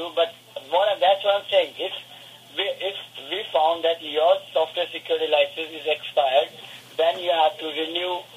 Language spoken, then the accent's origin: English; Perth, Western Australia, Australia; now in Oxford, United Kingdom; I'm from Australia. I'm from Perth, Australia. I'm an Australian.